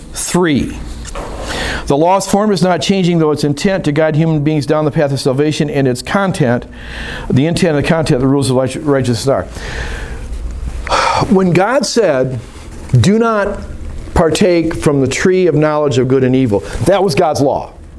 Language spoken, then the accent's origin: English; Kentucky, United States; I'm from Kentucky, so.